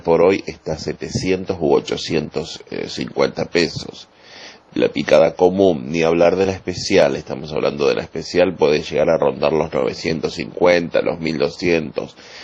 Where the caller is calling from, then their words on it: Rincón, Santa Fe, Argentina; de Rincón, Santa Fe, Argentina.